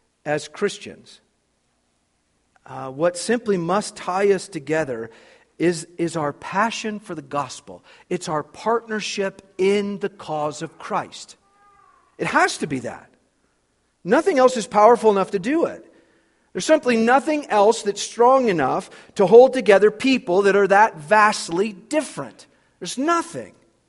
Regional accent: Idaho, United States; now in Kalispell, United States; I was raised in Idaho. We had the same problem.

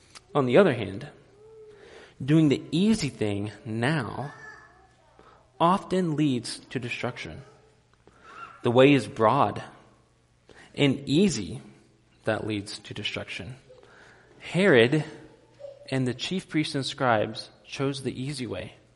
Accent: Texas, United States; born there; I was born in Texas, part of the U.S. of A., and people from Texas, or even more broadly, people from America, act and talk and relate to people in certain ways. Most of us speak English as our primary language.

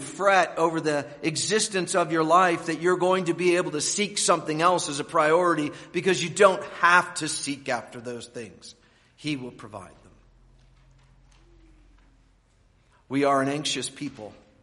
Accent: United States; I know as an American that I've grown up in a world that accepts a certain level of ridiculous stress as normal.

